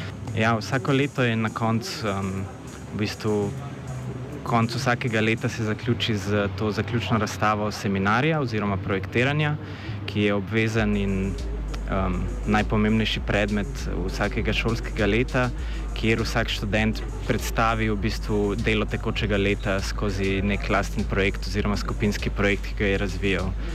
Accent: Ljubljana, Central Slovenia, Slovenia; jaz imam mogoče to srečo, da sem iz Ljubljane in imam možnost nastanitve v pač svoji hiši, doma pri starših

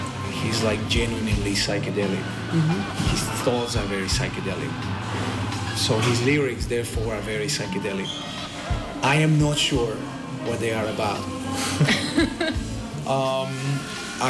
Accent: Venezuela; when I was growing up in Venezuela.

